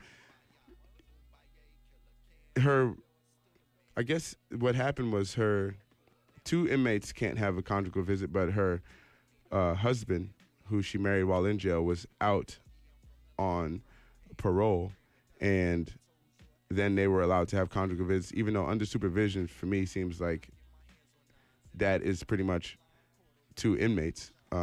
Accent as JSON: {"language": "English", "country": "United States", "said": "me as an American"}